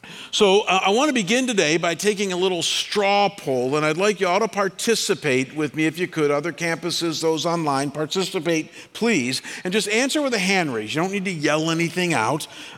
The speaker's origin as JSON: {"language": "English", "town": "Cleveland", "region": "Ohio", "country": "United States", "said": "And as you guys know, I'm from Cleveland, and so I'd been looking forward to the game all day."}